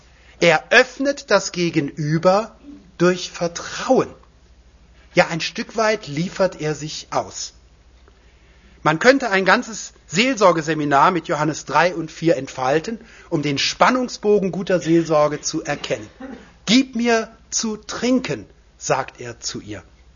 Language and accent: German; Rhineland, Germany; ich komme aus dem Rheinland, da gibt es zwei Burgen, die heißen Katz und Maus.